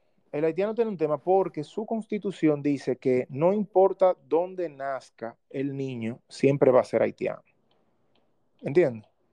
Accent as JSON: {"language": "Spanish", "country": "Dominican Republic", "said": "nosotros, como dominicanos que tenemos nuestra identidad"}